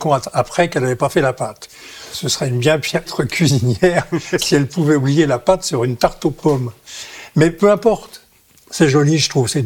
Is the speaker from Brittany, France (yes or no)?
no; Paris, Île-de-France, France; born there; Moi, je suis parisien essentiellement. Je suis né à Paris, mais ma mère est de la région d'Orléans, donc de la Sologne.